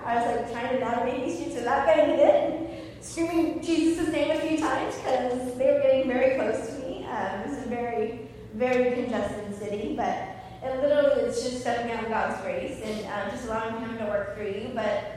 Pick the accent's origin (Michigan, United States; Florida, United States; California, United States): California, United States; Riverside; So I'm one of four kids. I'm 34, and I grew up in Riverside, which, depending on how bad traffic is in L.A., is about an hour to 2 hours east of L.A.